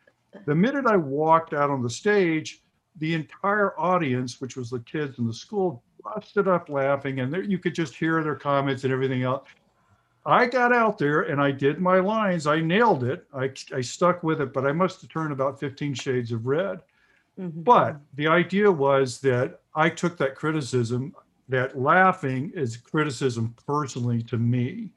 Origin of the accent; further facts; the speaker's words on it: the South, United States; And see, I grew up in the South in the 50s, late 50s and 60s and the early 70s